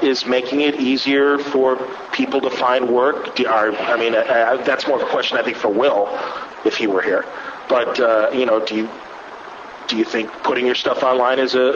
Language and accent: English; Chicago, Illinois, United States; I remember Chicago companies specifically just because I'm from Chicago, and I know when Az came to Chicago, that trail.